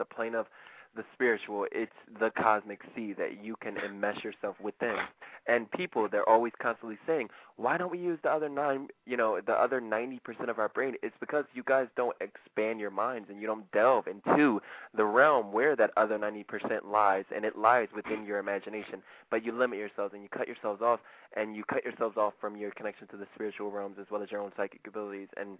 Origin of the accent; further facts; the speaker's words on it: Philadelphia, Pennsylvania, United States; I just moved here like 9 months ago, though, so I'm from Philadelphia originally.